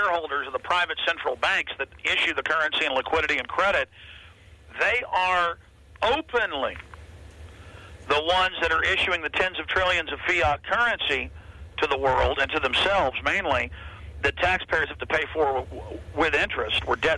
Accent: United States; I'm a Heinz 57 from America. I'm Scottish, Irish, Welsh, Native American, the whole nine yards.

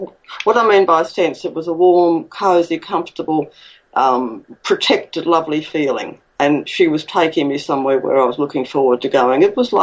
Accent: Queensland, Australia; born there; I was born in Queensland, southeast Queensland.

